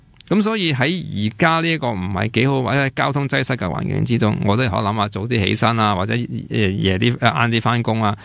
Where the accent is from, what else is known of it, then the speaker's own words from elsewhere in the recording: Hong Kong; 嗱，呢个五蕴成苦就系我哋香港人而家感觉得到嘅。